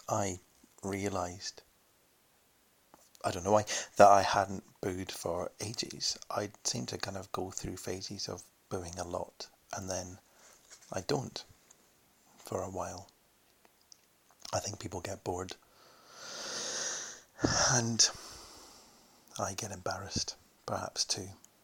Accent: Glasgow, Scotland, United Kingdom; I'm from Glasgow, so I like it.

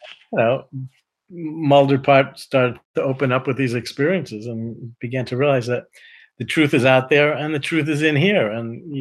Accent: Boston, Massachusetts, United States; I grew up in the Boston area, and our Red Sox were terrible for many, many years.

